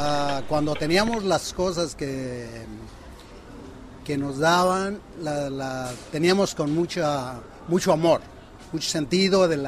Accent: Guadalajara, Jalisco, Mexico; Soy de Guadalajara, Jalisco.

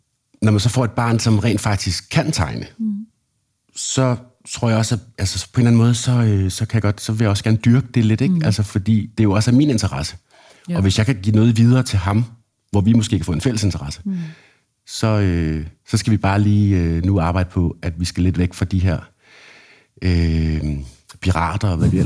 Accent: Odense, Region of Southern Denmark, Denmark; also born or lived in Brussels / Glasgow / Copenhagen; Jeg er vokset op i Odense.

